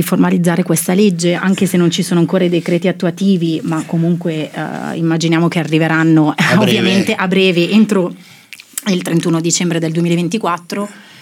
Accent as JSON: {"language": "Italian", "town": "Gerenzano", "region": "Lombardy", "country": "Italy", "said": "La conosco bene, sono di Gerenzano."}